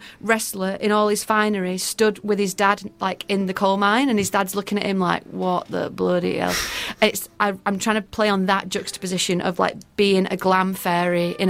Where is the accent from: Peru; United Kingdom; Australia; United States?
United Kingdom; England; I'm super good at it in England because I'm English